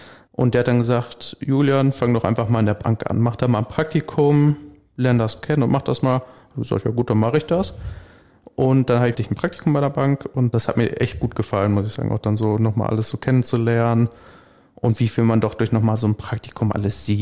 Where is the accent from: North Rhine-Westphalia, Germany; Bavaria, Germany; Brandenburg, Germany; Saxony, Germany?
North Rhine-Westphalia, Germany; Brilon; Nee, ich komme tatsächlich aus Brilon, deswegen das sind so 25 Kilometer.